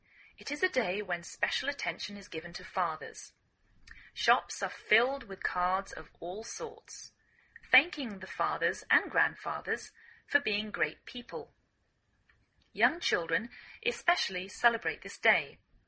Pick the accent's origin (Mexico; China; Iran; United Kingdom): United Kingdom; England; now in United States